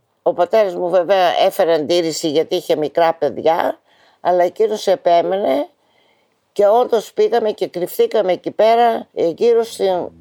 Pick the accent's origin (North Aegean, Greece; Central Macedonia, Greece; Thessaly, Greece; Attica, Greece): Central Macedonia, Greece; Thessaloniki; γεννήθηκα 23 Ιουνίου του 1935. Γεννήθηκα στη Θεσσαλονίκη και μέχρι να κηρυχθεί ο πόλεμος ήμασταν εδώ πέρα.